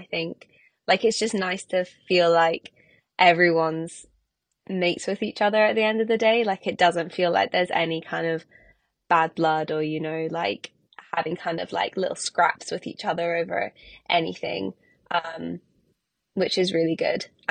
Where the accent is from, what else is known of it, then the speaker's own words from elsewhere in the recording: Scotland, United Kingdom; I think growing up in Scotland, it's hard not to kind of love the nature and the environment that we have here. Like, we have the Munros up north, which is pretty cool.